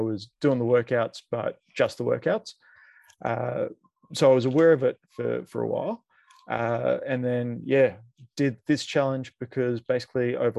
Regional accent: Melbourne, Victoria, Australia; so I'm from Melbourne, 36.

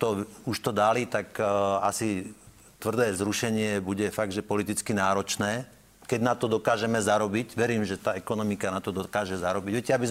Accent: Žilina Region, Slovakia; ja som z Hornej Oravy, tam není vlak. Tam nechodia vlaky.

